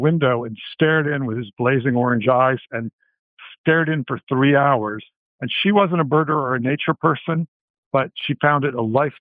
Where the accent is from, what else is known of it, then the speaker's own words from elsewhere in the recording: Worcester, Massachusetts, United States; Well, I grew up in Worcester, so by nature, I'm a little skeptical.